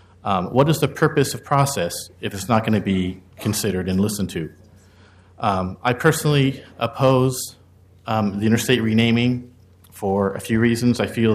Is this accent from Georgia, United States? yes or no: no; Portland, Oregon, United States; born and raised in North Portland. It's the multicultural neighborhood that I grew up in.